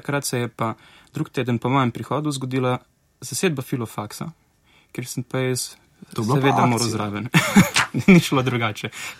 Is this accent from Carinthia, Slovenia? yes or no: yes; Carinthia, Slovenia; Sem dete migrantske družine, mama je Slovakinja, oče je Slovenec. Odraščal sem v Sloveniji, na Koroškem.